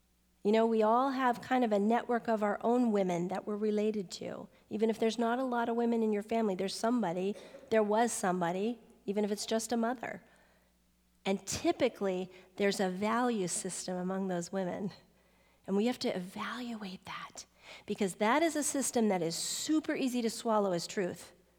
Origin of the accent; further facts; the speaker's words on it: United States; but none of us are very patient, particularly as American women. We just aren't.